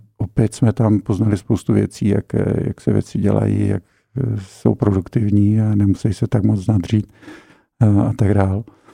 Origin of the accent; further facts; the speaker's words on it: Šumperk, Olomouc Region, Czechia; now in Prague, Czechia; já jsem taková pražská naplavenina, pocházím ze Šumperka, kde jsem se narodil před nějakými dávnými lety. Moji rodiče byli oba dva učitelé